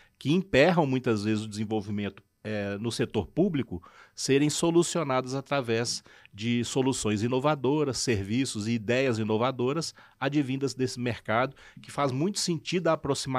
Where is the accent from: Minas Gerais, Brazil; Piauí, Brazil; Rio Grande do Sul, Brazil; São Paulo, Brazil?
Minas Gerais, Brazil; Betim; Eu sou oriundo de Betim, lá de Minas Gerais.